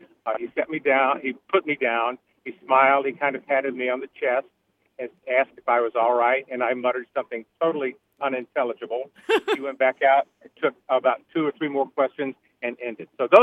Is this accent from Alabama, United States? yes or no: yes; Montgomery, Alabama, United States; I grew up in Montgomery, Alabama. I enrolled in Auburn in 1969